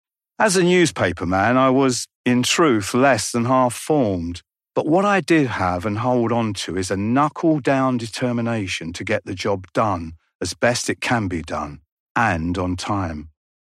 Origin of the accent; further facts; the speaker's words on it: London, United Kingdom; I was from London, England, but they wouldn't relent.